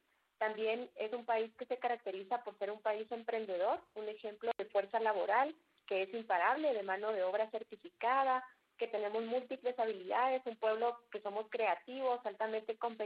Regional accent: Guatemala; Claro, somos chapines a mucha honra.

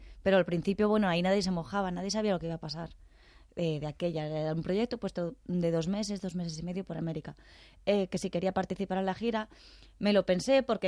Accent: Spain; moved away as an adult; now in United Kingdom; he echado mucho de menos mi tierra otra vez, y dije yo, bueno, ahora es el momento de volverme a España.

